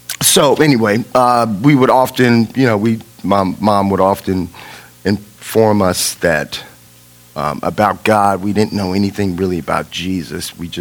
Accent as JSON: {"language": "English", "town": "Miami", "region": "Florida", "country": "United States", "tie": "born or raised there", "said": "I'm born and raised in Miami, Florida, in 1968."}